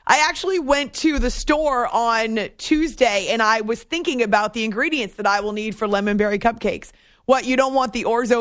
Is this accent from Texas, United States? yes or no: no; New Hampshire, United States; I grew up in New Hampshire, obviously with mom. And so we've been following the Celtics for as long as I can remember.